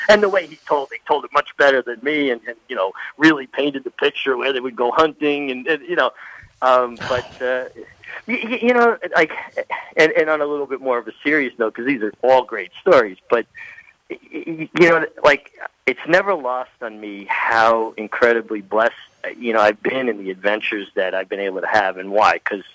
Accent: Brooklyn, New York, United States; I'm always somewhat amazed by it that, like, wow, you know, I'm a kid from Brooklyn still in my heart, you know.

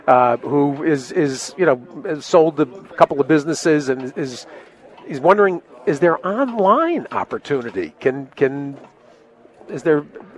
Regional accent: Connecticut, United States; I grew up in Connecticut. I grew up in rural Connecticut.

